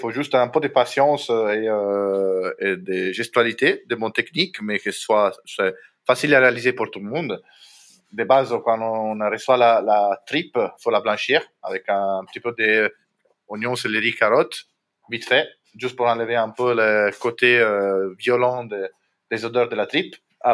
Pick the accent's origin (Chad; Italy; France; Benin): Italy; Tuscany; en Toscane, c'est là d'où je viens